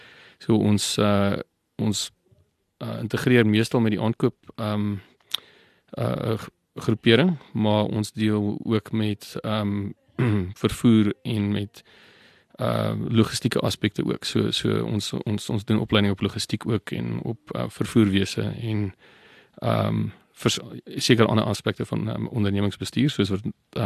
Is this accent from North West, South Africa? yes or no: no; Barberton, Mpumalanga, South Africa; also born or lived in George; so ek is van George, ek is aanvanklik kom ek van Barberton af, wat in die Oost-Transvaal was, 'n baie stadium, Mpumalanga nou.